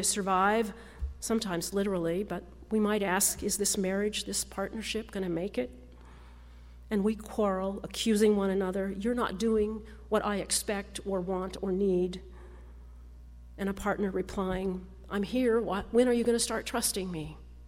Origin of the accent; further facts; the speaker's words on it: Kansas, United States; As I was growing up in Kansas